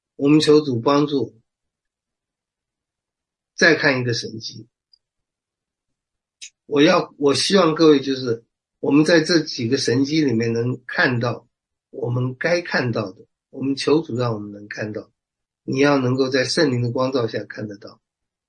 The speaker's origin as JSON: {"language": "Chinese", "country": "China", "said": "内行看门道是我们中国人说的"}